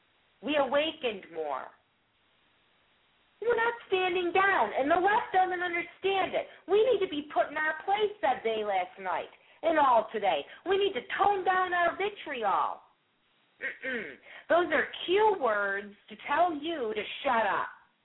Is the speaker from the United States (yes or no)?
no; United Kingdom; But I'm very British with my emotions.